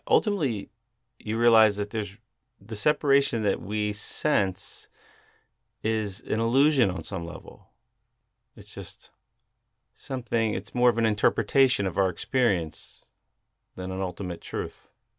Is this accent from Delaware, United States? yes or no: no; Maryland, United States; born there; I was born in 1977 in July on the 26th in Maryland.